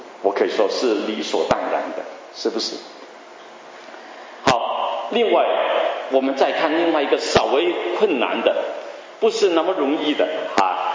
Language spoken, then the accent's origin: Chinese; Guangdong, China; 我们广东人说这个是叫斋车这是最基本的